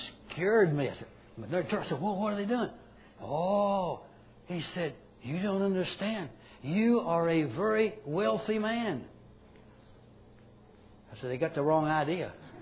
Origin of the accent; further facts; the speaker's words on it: United States; I'm American.